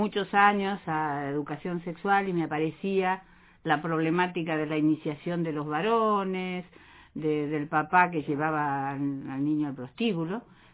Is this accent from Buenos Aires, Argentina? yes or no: yes; Buenos Aires, Argentina; Yo soy de Buenos Aires.